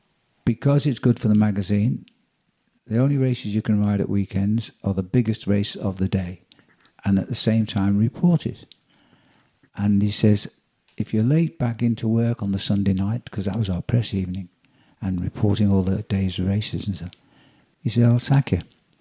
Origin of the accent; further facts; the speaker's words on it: Liverpool, North West England, United Kingdom; now in London, United Kingdom; I came from Liverpool, never been.